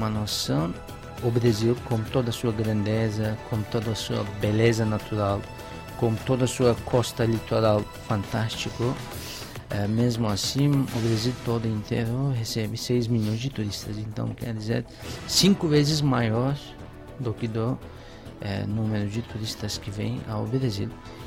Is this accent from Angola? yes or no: no; Istanbul, Turkey; quando eu falei que eu sou de Istambul